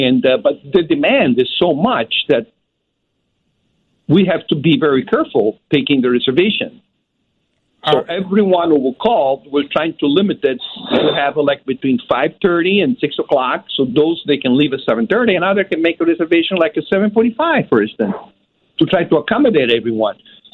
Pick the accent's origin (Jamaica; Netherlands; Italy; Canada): Italy; Sicily; now in United States; from Sicily. Actually, I'm Southern from Sicily